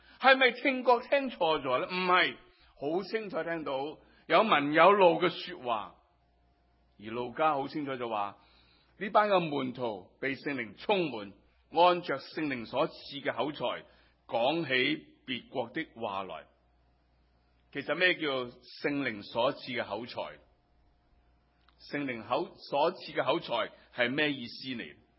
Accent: Hong Kong; 对我们香港人或者是我们成长的在教会里面长大，大部分都是很少喝酒

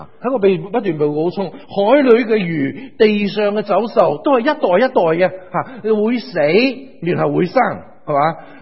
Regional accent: China; 即係我哋中國人，我哋容易話啊唔衝突，以和為貴就好。

